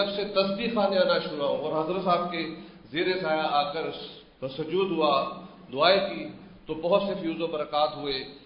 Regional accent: Lahore, Punjab, Pakistan; لاہور سے تعلق رکھتا ہوں.

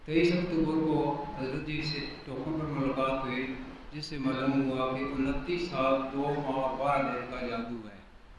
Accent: Chakwal, Punjab, Pakistan; میرا تعلق چکوال سے ہے

